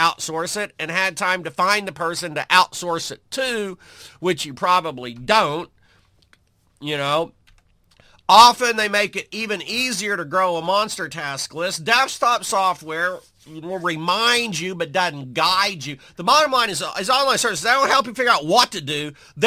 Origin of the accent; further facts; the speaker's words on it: Oklahoma, United States; Now, if this sounds highfalutin to you, and I'm from Oklahoma, excuse me